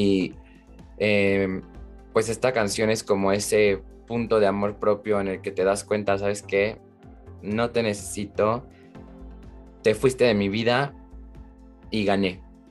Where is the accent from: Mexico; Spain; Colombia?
Mexico; no, soy mexicano, le quiero hacer honor a mi orgullo mexicano